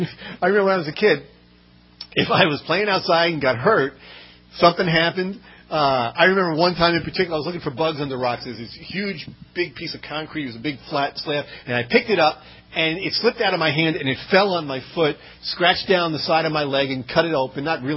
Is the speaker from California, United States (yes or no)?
no; Brooklyn, New York, United States; born there